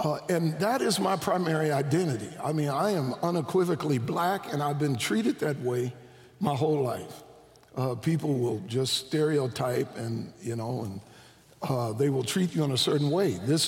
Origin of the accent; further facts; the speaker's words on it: Wichita, Kansas, United States; I grew up in Wichita, I was twice born here. It's a great city.